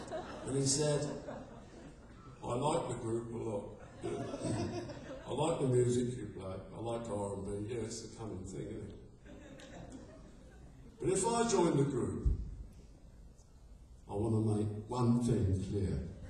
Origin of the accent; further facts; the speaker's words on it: London, United Kingdom; He came from South London. What's wrong with that? We came from North London.